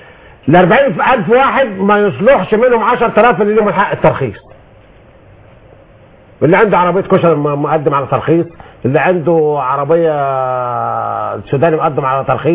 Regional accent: Upper Egypt, Egypt; عندنا في الصعيد

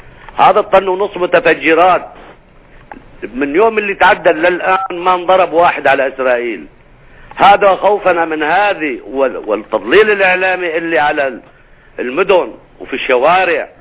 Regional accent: Syria; يعني في إجرامات عندنا في سوريا صراحة

